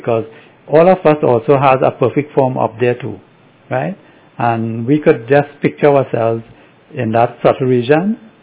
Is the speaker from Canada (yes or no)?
no; Trinidad & Tobago; born there; I was born in Trinidad. And although I'm looking Indian, I don't speak Hindi.